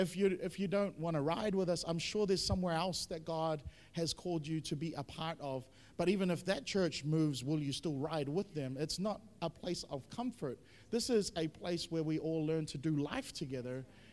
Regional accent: Auckland, New Zealand; But, like, Singapore is the polar opposite of where I grew up in Auckland.

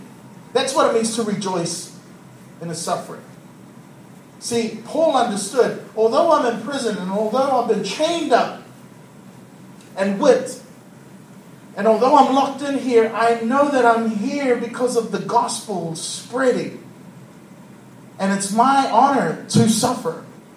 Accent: New Zealand; Sure, I'm a Kiwi. Sure, I'm from New Zealand. And I'm proud to be from New Zealand. I'm proud to be a Samoan.

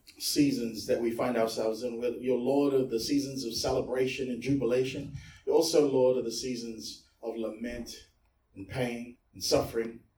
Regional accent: New Zealand; born there; Look, I've only been here for 5 years. I'm a Kiwi. I'm a New Zealand-born Samoan.

